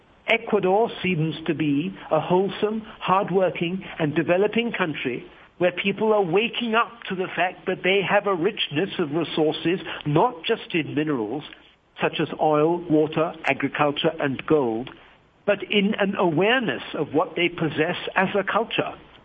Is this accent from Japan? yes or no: no; Colombia; English is a second language; also born or lived in United States; I grew up in Colombia and as a teenager had the privilege of going to a boarding school in the USA.